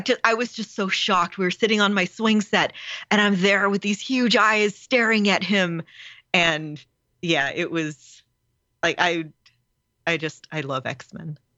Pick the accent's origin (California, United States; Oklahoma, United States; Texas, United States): Texas, United States; Because I'm from Texas and nobody talks like that.